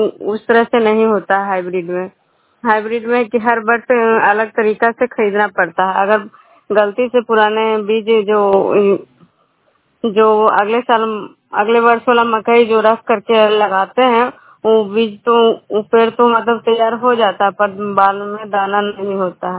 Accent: Khujra, Bihar, India; मैं विष्णुपुर ग्राम खुजरा पंचायत नालंदा जिला नगरनसा प्रखंड की निवासी हूँ।

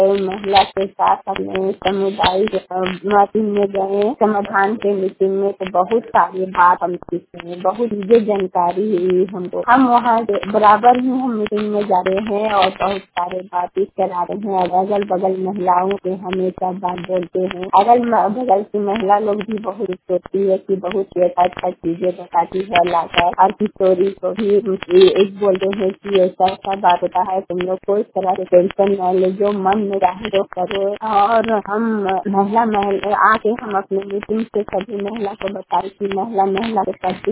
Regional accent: Vishnugarh, Jharkhand, India; घर बिनुगढ़ जगन्नाथ मंदिर का सामने, थाना बिनुगढ़, जिला हजारीबाग, झारखंड के रहने वाले हूँ।

